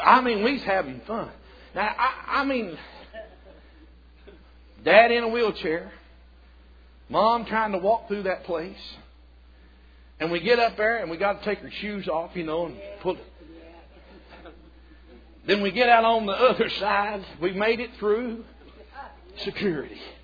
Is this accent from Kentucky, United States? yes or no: yes; Kentucky, United States; So I'm from Kentucky.